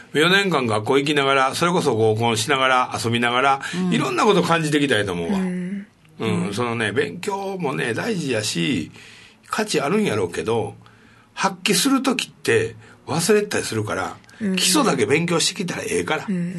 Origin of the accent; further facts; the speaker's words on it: Osaka, Japan; 俺ら大阪の人間も今となってはね、こうやってずっと、うん、まあ、生活してて、もう、まあ言うたら移住みたいなもんになってしまっててね